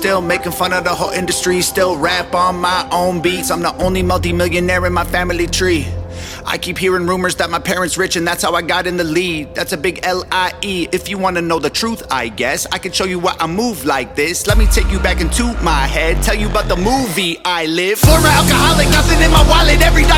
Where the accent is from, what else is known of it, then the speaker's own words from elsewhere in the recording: Canada; now in United States; Guess it's a problem because I'm Canadian. I live in the States.